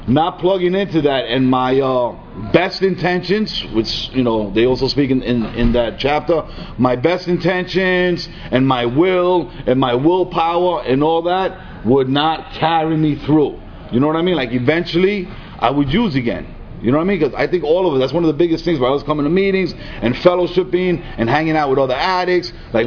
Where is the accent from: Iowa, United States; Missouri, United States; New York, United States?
New York, United States; New York City; I was from the Bronx originally. The South Bronx. Anybody knows, familiar with the scenic area of Hunts Point, Spofford and Fail.